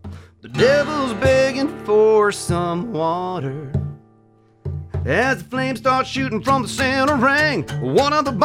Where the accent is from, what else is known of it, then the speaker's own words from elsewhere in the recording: St. Louis, Missouri, United States; So growing up in St. Louis was wonderful.